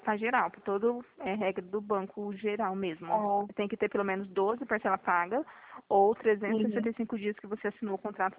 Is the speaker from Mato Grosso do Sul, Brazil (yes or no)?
yes; Dourados, Mato Grosso do Sul, Brazil; Eu sou de Dourados, Mato Grosso do Sul.